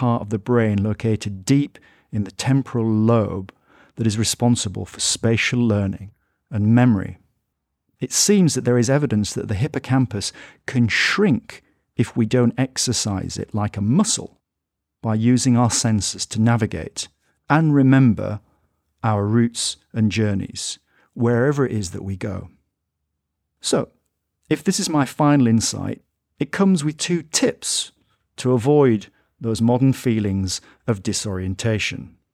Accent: Northern England, United Kingdom; I think of myself as a Westerner when I'm abroad, though I say I'm a Northerner when I'm in the United Kingdom.

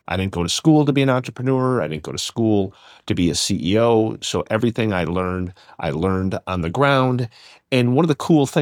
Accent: Oshkosh, Wisconsin, United States; born there; I was born in Wisconsin in Oshkosh

